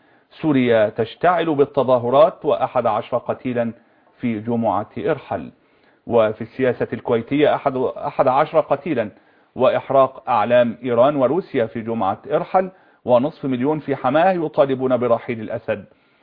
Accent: Egypt; عندنا في مصر كانوا يقولون ارحل يعني امشي، انت ما بتفهمش.

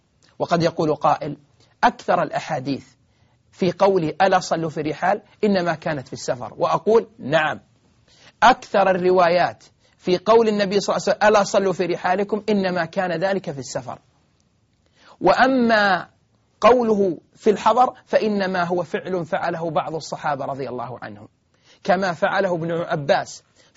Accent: Saudi Arabia; خاصة عندنا في المملكة العربية السعودية حفظها الله

